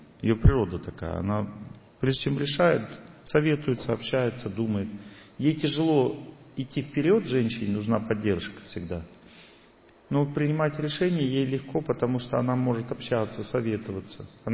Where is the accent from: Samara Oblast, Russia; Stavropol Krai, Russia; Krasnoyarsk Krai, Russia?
Samara Oblast, Russia; Tolyatti; also born or lived in Urals; Я сам вырос на Волге. С 4 лет я из Урала переехал в Тольятти. С 4 лет до 18 лет я жил в Тольятти. На Волге. А потом еще 7 лет жил на Волге в Самаре